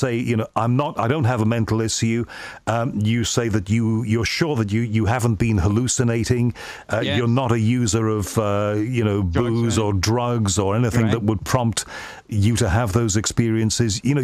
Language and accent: English; Liverpool, North West England, United Kingdom; I come from Liverpool, and my family is divided between one side, there's the Protestant side, the other side, there's the Catholic side.